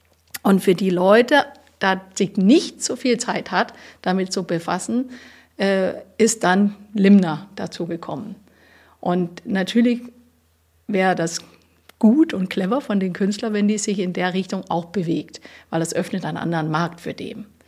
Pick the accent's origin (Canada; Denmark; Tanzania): Denmark; German is a second language; now in Germany; ich komme aus Dänemark und so weiter und so fort.